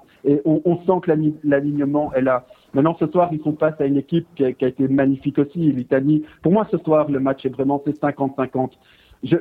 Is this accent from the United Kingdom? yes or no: yes; England, United Kingdom; French is a second language; Écoute, quand on est anglais, on a toujours une petite confiance, mais on a toujours une peur aussi.